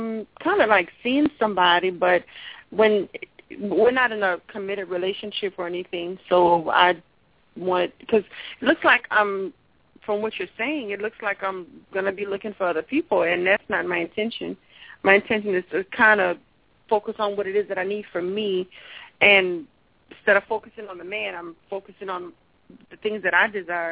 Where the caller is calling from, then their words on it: Louisiana, United States; I'm calling from Louisiana.